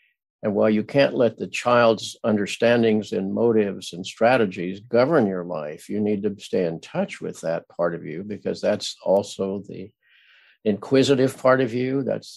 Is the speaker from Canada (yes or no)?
no; Midwest, United States; You know, I grew up in the Midwest where everybody was nice